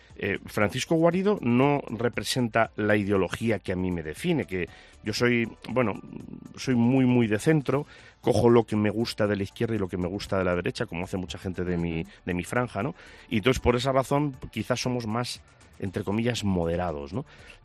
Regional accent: Galicia, Spain; now in Zamora, Spain; yo te lo digo como gallego, zamorano de adopción, pero gallego de origen

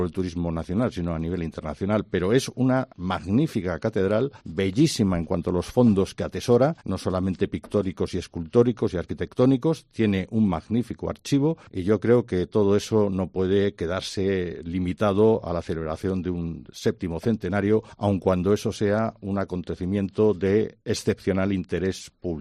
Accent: Community of Madrid, Spain; Pues a mí, que soy madrileño, fíjate, me sienta muy mal.

